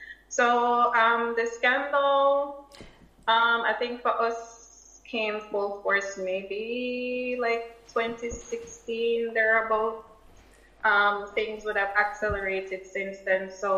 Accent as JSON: {"language": "English", "country": "Jamaica", "lives_now": "United Kingdom", "said": "My Jamaican passport. I'm a Jamaican"}